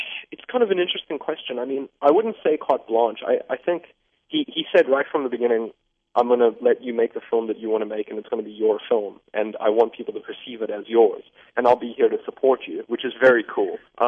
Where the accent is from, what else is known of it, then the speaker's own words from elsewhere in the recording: Johannesburg, Gauteng, South Africa; From growing up in Joburg, I was already just a total science fiction geek.